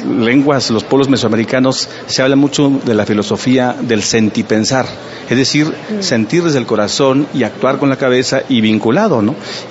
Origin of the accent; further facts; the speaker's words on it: Chiapas, Mexico; first language Tseltal; Spanish is a second language; Como siempre, les saludo en mi lengua madre, la lengua maya celtal de Chiapas.